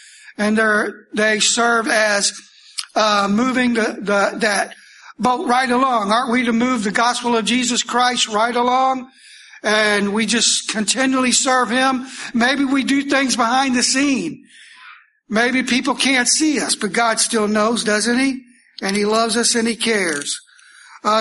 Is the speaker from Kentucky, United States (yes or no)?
yes; Kentucky, United States; You know, I grew up near Fort Knox, and you could always tell a soldier, they were different.